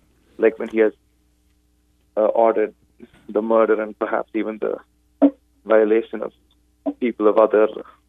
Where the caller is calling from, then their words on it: Regina, Saskatchewan, Canada; I'm from Regina.